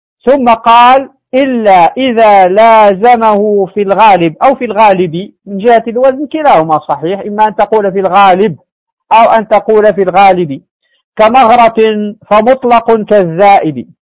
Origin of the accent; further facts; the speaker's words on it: Morocco; كحالة هذه الحمة المشهورة عندنا في المغرب